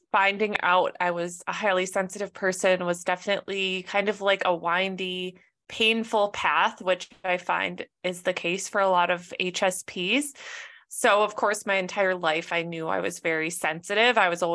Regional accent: Minnesota, United States; also born or lived in Southern California; I grew up in Minnesota and then I got an internship opportunity in Southern California. So I moved to Southern California.

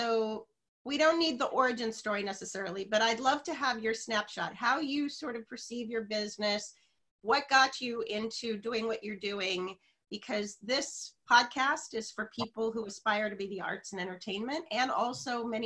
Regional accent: Madison, Wisconsin, United States; you went to school in Madison, Wisconsin, and I grew up in Madison, Wisconsin.

